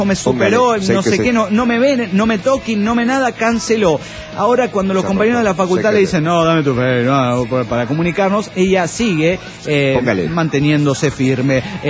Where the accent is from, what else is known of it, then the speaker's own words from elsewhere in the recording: Tecate, Baja California, Mexico; de Tecate, México.